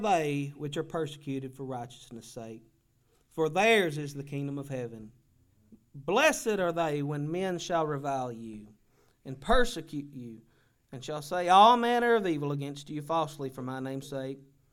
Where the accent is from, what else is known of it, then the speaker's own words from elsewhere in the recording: United States; And I'm proud to say I'm an American.